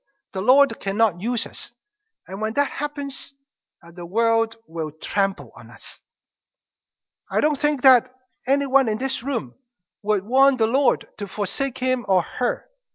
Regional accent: Hong Kong; Now, I grew up in Hong Kong. When I was younger or smaller, I used to live with my aunt.

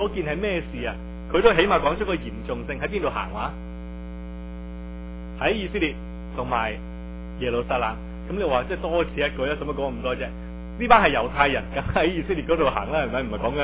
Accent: China; 我哋系中国人

